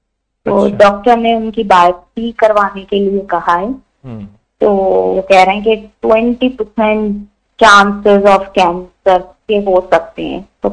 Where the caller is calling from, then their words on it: Melbourne, Victoria, Australia; मैं ऑस्ट्रेलिया से बात कर रही हूँ, मेलबर्न से ना।